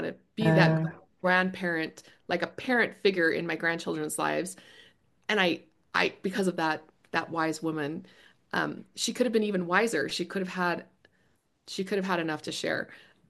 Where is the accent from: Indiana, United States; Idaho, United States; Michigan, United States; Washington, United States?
Washington, United States; Seattle; also born or lived in Texas; now in Utah, United States; But I mean, I grew up in Seattle. I don't love the overcast and the rain and the trees and all that. We spent 20 years in Texas, which I loved.